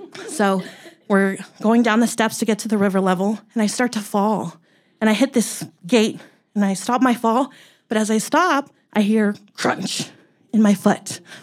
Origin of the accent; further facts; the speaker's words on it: San Antonio, Texas, United States; And so I say, cool, I'm from Texas too. Where in Texas are you from? And he says, San Antonio. Cool, I'm from San Antonio too.